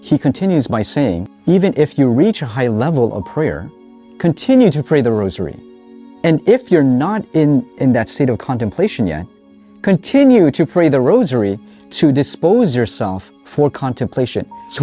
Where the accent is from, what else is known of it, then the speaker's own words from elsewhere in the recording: Canada; I'm Filipino, so I'm cradle Catholic, but I grew up in Canada.